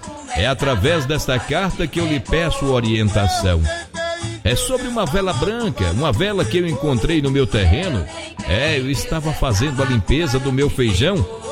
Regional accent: Brotas de Macaúbas, Bahia, Brazil; sou de Brotas de Macaúbas, na Bahia.

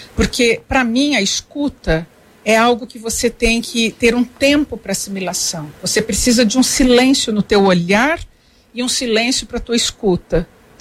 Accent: Cambé, Paraná, Brazil; born there; Eu nasci em Cambé. Eu sou filha de libaneses. Meu pai, minha mãe e meus irmãos são libaneses. Eles saíram de Beirute para Cambé.

